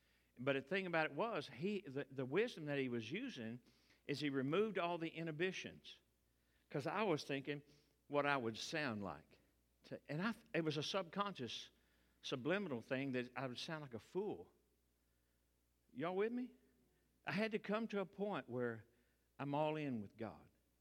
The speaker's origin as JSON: {"language": "English", "region": "Texas", "country": "United States", "said": "I'm a Texan. She's an Okie."}